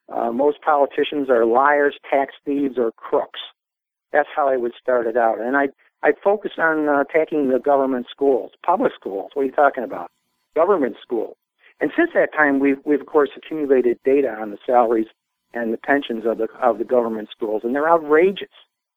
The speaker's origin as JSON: {"language": "English", "country": "Ireland", "said": "Being an Irishman, I can call it what it is, BS."}